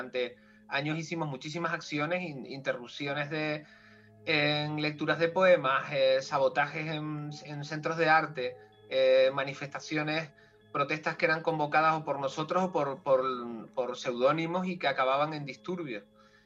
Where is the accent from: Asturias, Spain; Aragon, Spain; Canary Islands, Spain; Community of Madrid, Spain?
Canary Islands, Spain; born there; Yo nací en Canarias